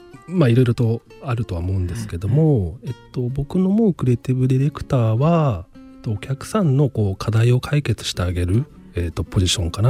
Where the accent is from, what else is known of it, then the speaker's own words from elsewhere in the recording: Tochigi, Japan; now in Tokyo, Japan; 僕がこう栃木から上京してきて初めて住んだ場所が、世田谷の若林、世田谷線のあるところなんですけども、今は、祖師ヶ谷大蔵の方には住んでるんですけども